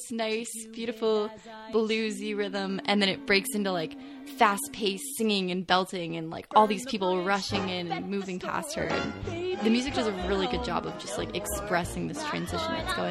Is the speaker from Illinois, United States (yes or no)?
yes; Illinois, United States; I am from Illinois originally.